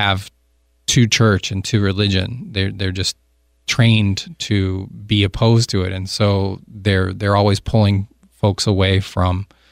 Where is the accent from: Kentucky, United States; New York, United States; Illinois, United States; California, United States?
Illinois, United States; You know, where I grew up in the Quad City area in northern Illinois, northwestern Illinois.